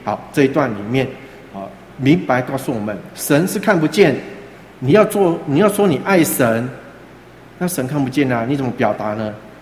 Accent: Sanchong, New Taipei, Taiwan; 以前我们在啊三重长大的时候

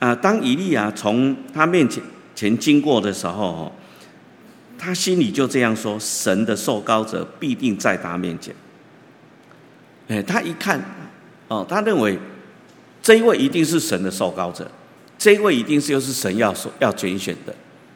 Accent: Taiwan; 然后我们台湾话说足犟仔

